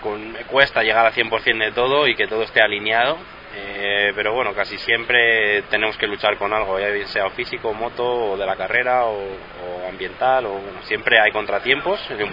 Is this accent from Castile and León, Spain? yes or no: yes; Guijuelo, Castile and León, Spain; el nombre de Guijuelo, el nombre de mi tierra donde me he criado y donde he pasado mucho tiempo.